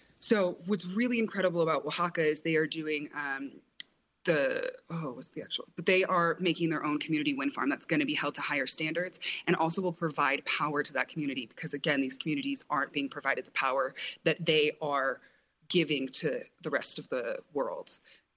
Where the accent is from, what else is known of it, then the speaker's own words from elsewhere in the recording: Black Mesa, Arizona, United States; Growing up in Black Mesa, we would constantly have to be careful of, what day the mine was going or what things